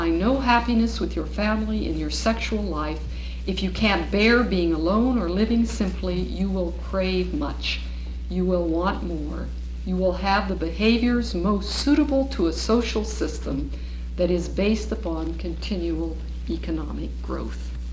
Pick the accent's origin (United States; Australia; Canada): United States; I am simply 6% of the world's population as an American